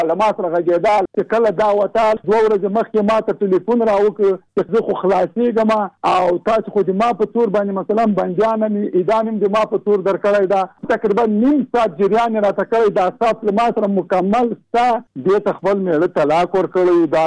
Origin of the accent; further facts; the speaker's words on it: Jalalabad, Nangarhar, Afghanistan; زه د جلال آباد